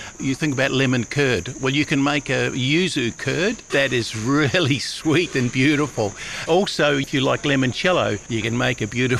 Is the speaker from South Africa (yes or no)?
no; New Zealand; Oh, I grew up in New Zealand. My father was a horticulturalist. I'm the youngest of six